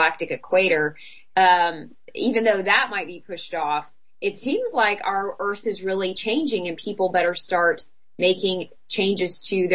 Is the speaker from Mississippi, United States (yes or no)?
no; Atlanta, Georgia, United States; now in Austin, United States; Atlanta, which is more or less my hometown, although I've just recently moved to Austin, Texas